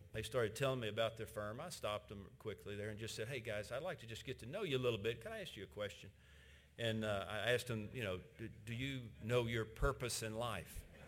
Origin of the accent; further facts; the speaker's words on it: Chattanooga, Tennessee, United States; 1899, two guys from my hometown, Chattanooga, had this idea.